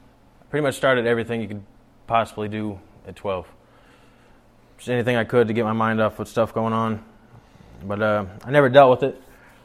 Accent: Huntington, United States; I'm from Huntington. Pretty much lived there my whole life.

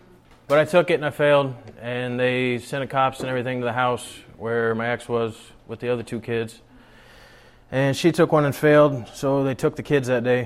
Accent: Huntington, United States; I'm from Huntington. Pretty much lived there my whole life.

